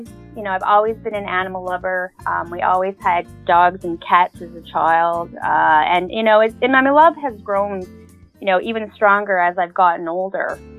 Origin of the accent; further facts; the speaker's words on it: Canada; now in United Kingdom; I'm from Canada, but I now live in the UK.